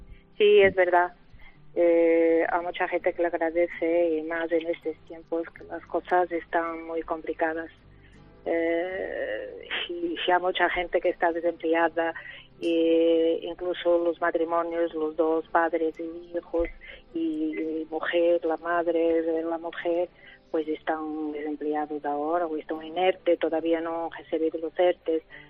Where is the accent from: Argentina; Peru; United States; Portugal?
Portugal; Porto, Norte; Spanish is a second language; now in Salamanca, Spain; Yo soy de Oporto. Soy de Portugal, de Oporto, uh-huh. Y estoy en Salamanca hace unos 6 años.